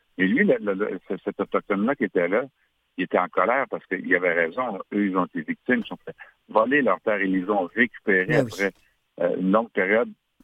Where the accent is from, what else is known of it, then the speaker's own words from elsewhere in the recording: Quebec, Canada; Moi, j'ai grandi dans le Québec encore où l'Église prenait beaucoup de place.